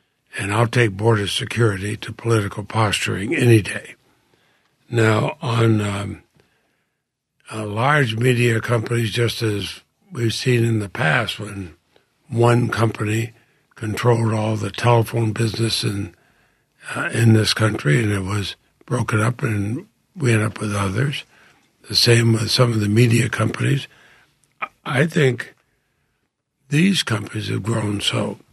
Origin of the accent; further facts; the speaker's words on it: Vermont, United States; Frankly, as an American, as a Vermonter, I'd like to see the money going into the National Institute of Health.